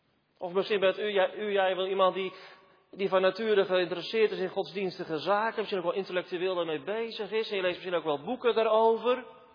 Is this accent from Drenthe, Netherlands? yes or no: no; Genemuiden, Overijssel, Netherlands; ik kom zelf uit Genemuiden oorspronkelijk. We zijn allemaal kerkelijk opgevoed.